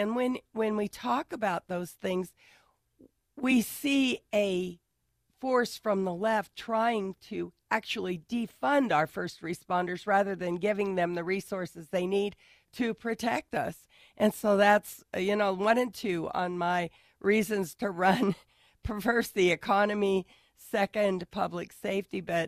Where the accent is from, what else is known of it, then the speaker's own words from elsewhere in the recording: Reno, Nevada, United States; Well, I was raised here in Reno, 3 years old when we came, went to local schools, Anderson, Roger Corbett.